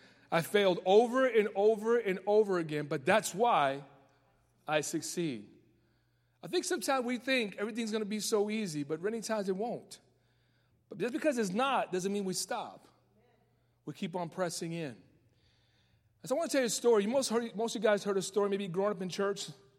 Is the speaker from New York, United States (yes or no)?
yes; New York City, New York, United States; Because, you know, I grew up in the Bronx. In New York City, if you're not good, they don't pick you.